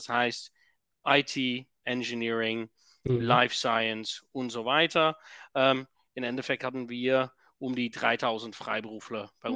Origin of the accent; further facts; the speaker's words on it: Netherlands; born there; German is a second language; moved away as an adult; also born or lived in London; an Akzent hört man schon, gebürtiger Holländer.